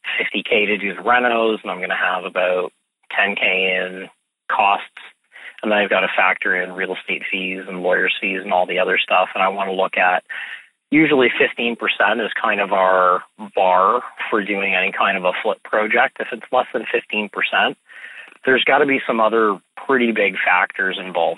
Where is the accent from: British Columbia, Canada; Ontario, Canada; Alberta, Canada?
Ontario, Canada; Burlington; now in Waterdown, Canada; and Waterdown where I live. And I grew up in Burlington, so I know Burlington really well.